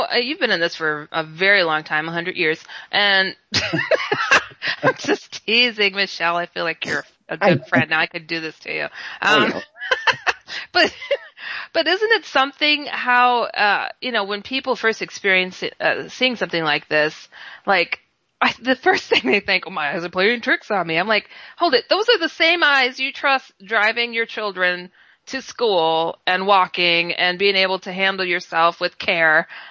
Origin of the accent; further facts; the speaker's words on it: Wisconsin, United States; I'd never been in such a situation, though I'm from Wisconsin.